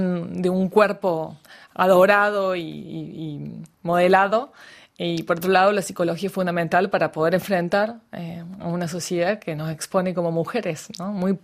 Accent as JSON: {"language": "Spanish", "region": "Córdoba", "country": "Argentina", "tie": "born there", "said": "Yo, como bien contaste, nací en Córdoba. Entonces, cuando volví a Córdoba, que es el interior del país en Argentina"}